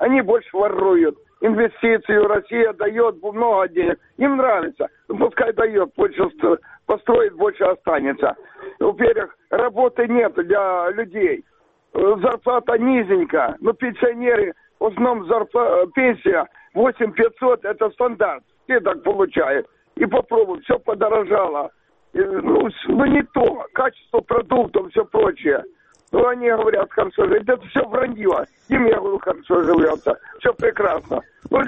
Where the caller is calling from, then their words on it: Crimea, Ukraine; я звоню из Крыма, Северного Крыма, пенсионер.